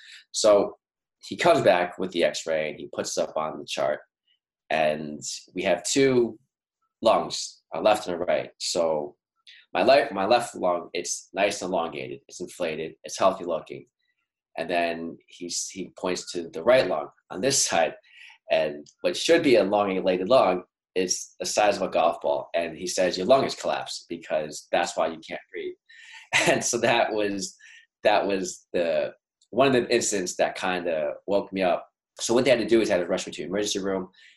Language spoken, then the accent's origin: English; New York, United States; I come from New York. I grew up in New York. I come from immigrant Chinese parents. My dad's from Hong Kong. My mom's side's from mainland China.